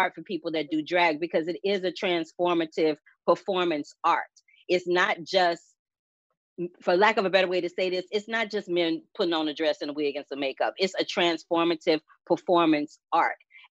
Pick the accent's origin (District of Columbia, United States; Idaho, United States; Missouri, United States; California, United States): Missouri, United States; St. Louis; when I was growing up in St. Louis, Missouri